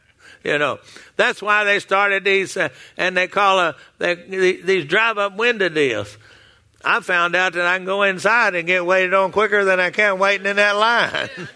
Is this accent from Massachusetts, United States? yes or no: no; Texas, United States; I think y'all say the same thing up here in Oklahoma. Well, I've lived here long enough now. I'm originally from Texas.